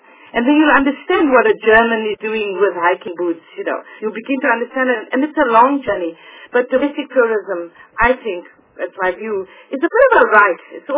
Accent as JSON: {"language": "English", "country": "Mongolia", "said": "I also have a perception, you know, about things, because I come from Mongolia."}